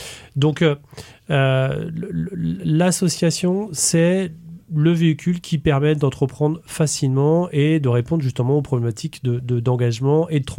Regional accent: Brittany, France; je suis pur breton, et de l'autre, parce que je suis vraiment convaincu que la Bretagne est une terre à part

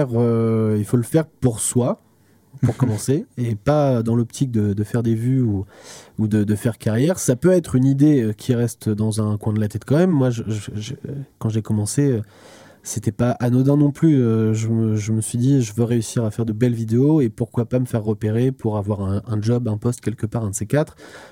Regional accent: Normandy, France; accent: Norman; J'ai mon accent normand avec les R très, très agressifs.

